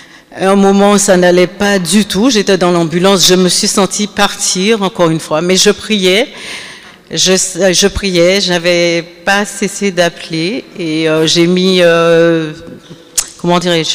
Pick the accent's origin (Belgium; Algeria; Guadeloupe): Guadeloupe; Terre-de-Bas; Je suis originaire des Saintes. Pour ceux qui sont de la Guadeloupe, ils savent un peu. Je suis de Terre de Bas.